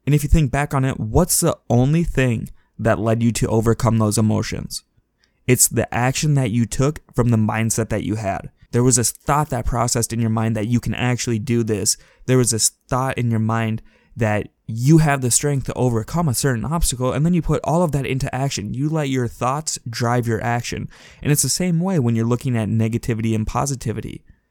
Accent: Minnesota, United States; So I'm from Minnesota, and right now we just had a week here where it did not get above negative 20 degrees.

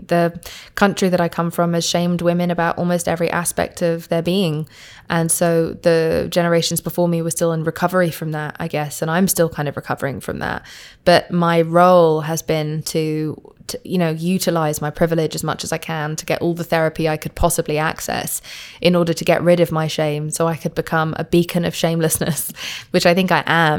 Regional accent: United Kingdom; I'm from Britain. And I'm from Pakistan and India

